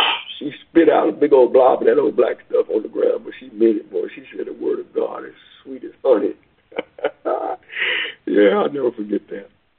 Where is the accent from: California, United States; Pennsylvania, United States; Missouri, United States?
Pennsylvania, United States; Hempfield; Well, I grew up down in Hempfield. There's some good people in Hempfield. Some wonderful, good country people.